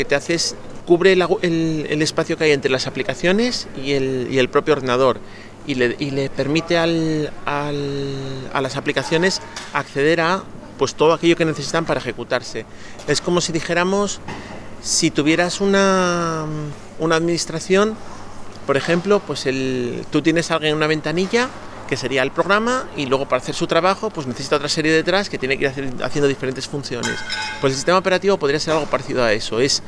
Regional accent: Spain; soy desarrolladora de Debian, soy desarrolladora de software libre y soy ingeniera y española.

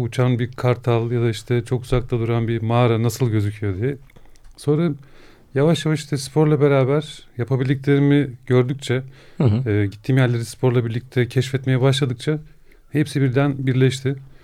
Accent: Safranbolu, Karabük, Turkey; Bu Safranbolu'da işte Karabük'te yaşadım. Çocukluğum orada geçti çoğunlukla.

